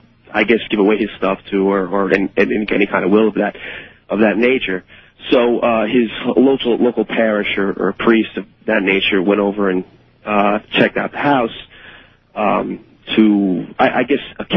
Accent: New Jersey, United States; I'm from New Jersey.

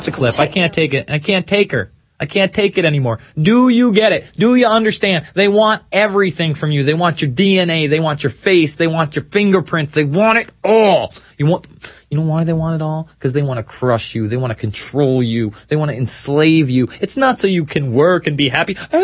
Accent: United States; I'm an American.

